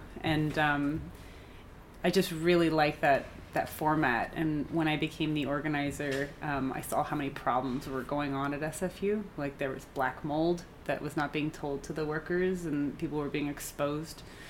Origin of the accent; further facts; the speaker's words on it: Indiana, United States; now in New Westminster, Canada; I'm originally from Indiana, from the Midwest of the United States. And I came up to Canada, to the West Coast